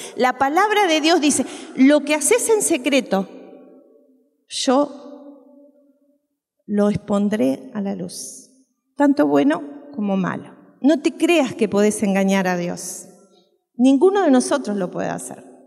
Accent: Uruguay; pues yo soy uruguaya

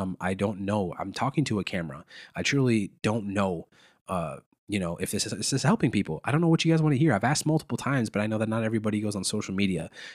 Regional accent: Prior Lake, Minnesota, United States; And then when I grew up in Prior Lake Savage area, that taught me the harsh realities of life

